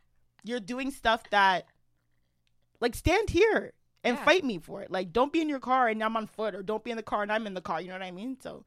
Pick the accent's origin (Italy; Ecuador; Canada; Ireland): Canada; born there; I was born in Canada.